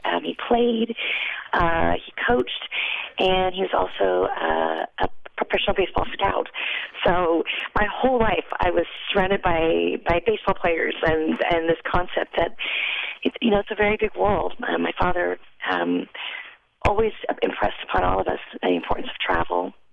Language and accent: English; California, United States; Growing up in Southern California, which is this microcosm of so many different ethnicities and cultures